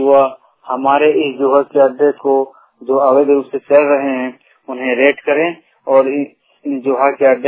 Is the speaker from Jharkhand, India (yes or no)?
yes; Udaipur, Jharkhand, India; मेरा गांव धनबाद जिला में है, उदयपुर गांव में।